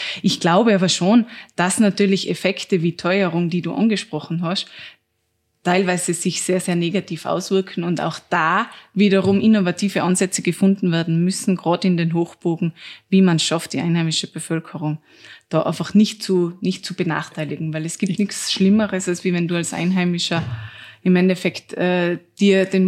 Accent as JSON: {"language": "German", "region": "Tyrol", "country": "Austria", "said": "Ich bin ja selber aus dem Zillertal, eine der tourismusintensivsten Regionen überhaupt."}